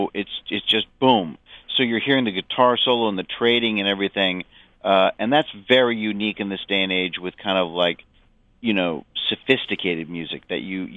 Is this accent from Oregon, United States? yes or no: yes; Corvallis, Oregon, United States; especially that whole, you know, Eugene, Corvallis area that I grew up in, I grew up in Corvallis